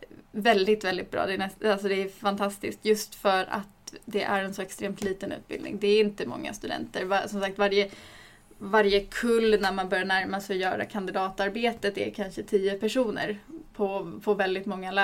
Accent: Stockholm, Stockholm County, Sweden; now in Lund, Sweden; jag kommer från Stockholm och jag kände att jag vill flytta ifrån Stockholm.

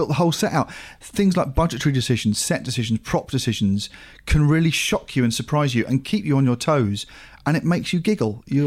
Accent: Australia; But being Australian

